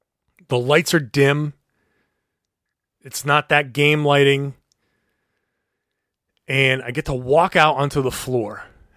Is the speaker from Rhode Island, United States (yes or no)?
yes; Rhode Island, United States; I grew up in Rhode Island. I grew up on Larry Bird and Kevin McHale. And obviously, I grew up a Celtics fan.